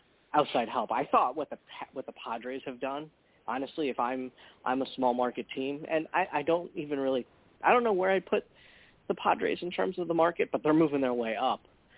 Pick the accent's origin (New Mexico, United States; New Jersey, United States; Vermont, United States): New Jersey, United States; I grew up in New Jersey, and my dad is from Boston.